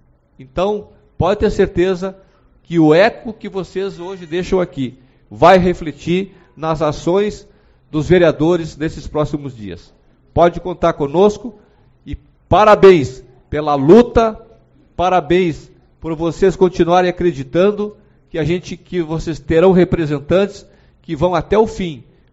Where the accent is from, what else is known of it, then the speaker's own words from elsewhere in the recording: Brazil; Nós não temos que ter vergonha de sermos assim, porque nós somos do Brasil e o Brasil é assim, de norte a sul.